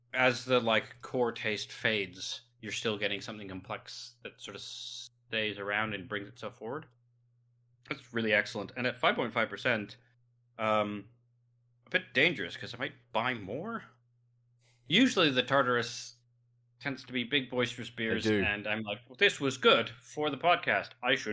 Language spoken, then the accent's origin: English; Canada; Maple and pecan are very Canadian flavors, maple obviously very famous, and frankly, my home country is having a time.